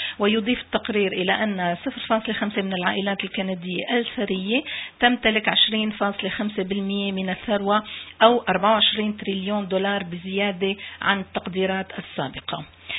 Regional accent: Damascus, Damascus Governorate, Syria; طبعا أنا أصلي حمصي أكيد وخلقت بالشام وربيت بالشام

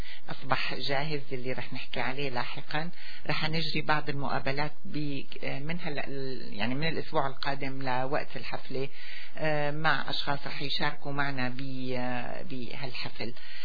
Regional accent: Syria; بنتمنى انكم تكونوا تحضروا هالحفل هاد لانه رح يمثلنا نحن كسوريين وكعرب.

